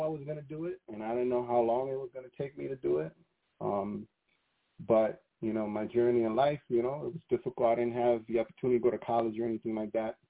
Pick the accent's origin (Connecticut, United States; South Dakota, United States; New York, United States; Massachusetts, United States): Connecticut, United States; Hartford; So, yeah, so I grew up in Hartford my entire life, born and raised. Bought a home with my wife and raising my family here in Hartford as well.